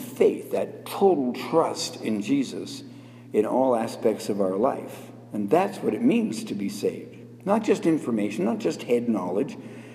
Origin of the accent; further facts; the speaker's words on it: Regina, Saskatchewan, Canada; You know, I'm from Regina, Saskatchewan.